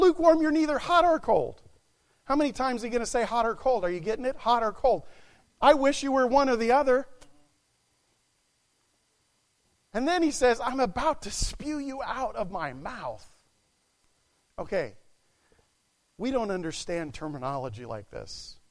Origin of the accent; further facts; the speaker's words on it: Indonesia; When I was a kid, we grew up in Indonesia.